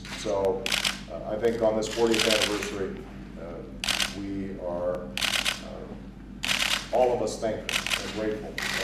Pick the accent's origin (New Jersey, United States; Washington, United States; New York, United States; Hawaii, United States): Hawaii, United States; I should note, just personally, I grew up in Hawaii, as many of you know